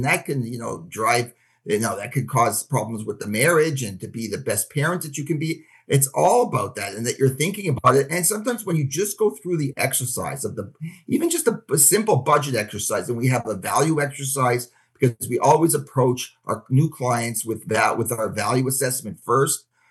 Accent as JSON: {"language": "English", "town": "Toronto", "region": "Ontario", "country": "Canada", "tie": "born or raised there", "moved": "yes", "lives_now": "United States", "said": "I came down from Toronto in the early 90s. I grew up in Toronto"}